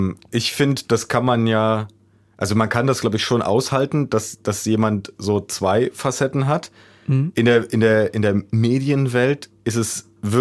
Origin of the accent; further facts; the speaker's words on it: Saxony-Anhalt, Germany; Also ich schäme mich auch überhaupt nicht dafür, aus Sachsen-Anhalt zu kommen